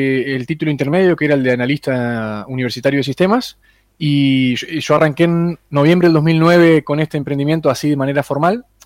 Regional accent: Aldea San Antonio, Entre Ríos, Argentina; born there; yo soy nacido en Aldea San Antonio, departamento de Gualeguaychú, allá por el 87, es decir que tengo 33 años, no recién cumplidos, pero casi.

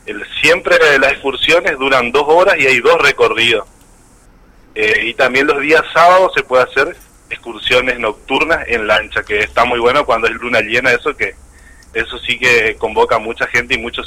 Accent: Colonia Carlos Pellegrini, Corrientes, Argentina; now in Mercedes, Argentina; Yo soy de Colonia Carlos Pellegrini, ¿no? Ajá. Pero me radiqué hace 10 años en Mercedes

